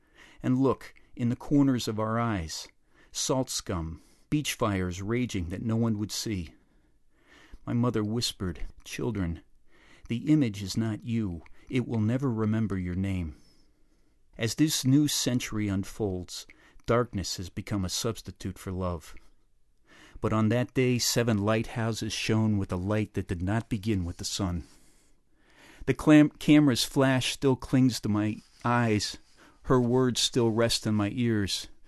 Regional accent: Pennsylvania, United States; I grew up in Pennsylvania, and one thing that people everywhere east of Ohio do during the summertime is they vacation at the shore.

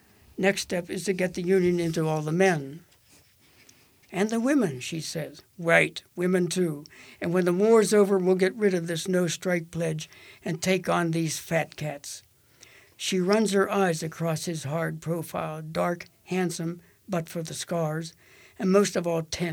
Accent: McKeesport, Pennsylvania, United States; I had a whole storehouse of memories from growing up in McKeesport gnawing at me, wanting to jump out of my head.

